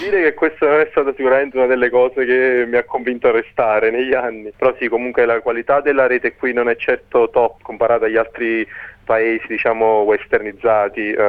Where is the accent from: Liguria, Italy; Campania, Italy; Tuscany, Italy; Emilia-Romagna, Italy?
Campania, Italy; Naples; moved away as an adult; Sono nato e cresciuto a Napoli. Lì ho iniziato l'università, ingegneria informatica alla Federico II a Napoli.